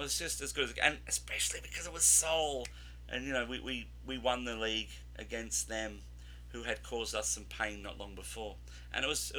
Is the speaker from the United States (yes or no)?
no; Australia; but being an Australian, that's my greatest football memory.